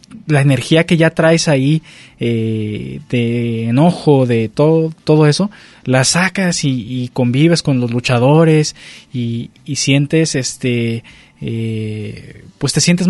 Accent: Mexico; nosotros lo que hacemos como mexicanos es que los invitamos

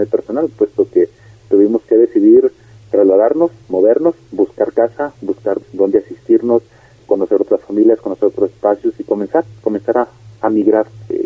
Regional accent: Colotlán, Jalisco, Mexico; now in Tepechitlán, Mexico; la mayoría de nosotros los que emigramos de Colotlán a Tepechitlán

